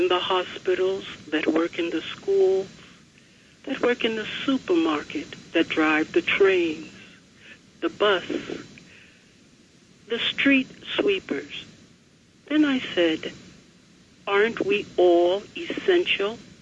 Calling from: New York, United States; I'm calling from Long Island.

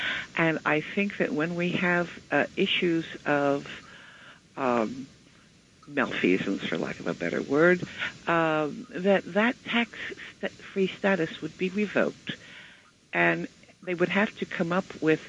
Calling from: Flemington, New Jersey, United States; Good morning. … from Flemington.

